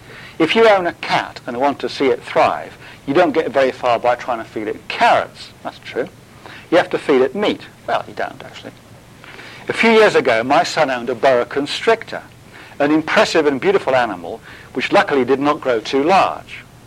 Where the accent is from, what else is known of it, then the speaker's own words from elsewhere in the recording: Montreal, Quebec, Canada; When I was a young boy growing up in Montreal, horses walked up and down the street, pulling wagons and sleds